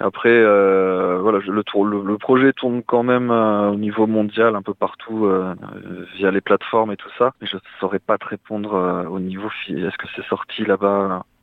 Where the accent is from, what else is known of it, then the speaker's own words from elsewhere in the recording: Clermont-Ferrand, Auvergne-Rhône-Alpes, France; Il faut savoir que moi, je suis originaire de Clermont-Ferrand.